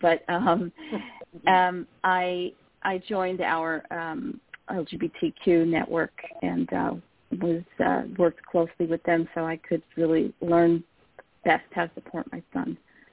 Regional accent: New York City, New York, United States; and I'm from Brooklyn. I never took that from anybody.

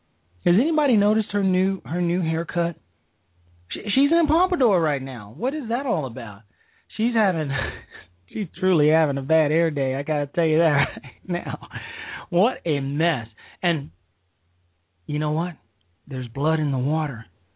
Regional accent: Chicago, Illinois, United States; I know all about it. I'm from Chicago.

